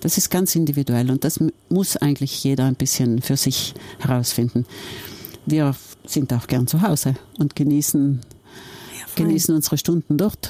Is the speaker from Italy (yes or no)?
yes; Bolzano, Trentino-Alto Adige, Italy; now in Eppan, Italy; Ich bin in Bozen aufgewachsen.